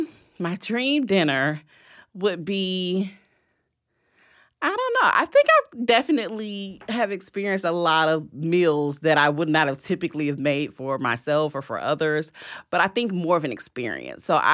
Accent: Tallahassee, Florida, United States; I did grow up in Tallahassee, born and raised in Tallahassee.

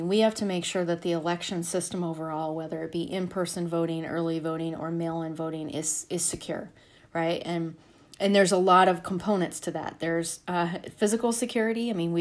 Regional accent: Colorado, United States; Well, so I'm from Colorado. I was an election official for 14 years in Denver

